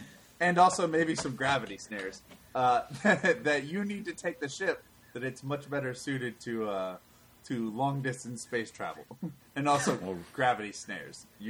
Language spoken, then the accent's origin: English; Florida, United States; Yeah, we're from Florida, so gaming in Florida is a lot less shameful.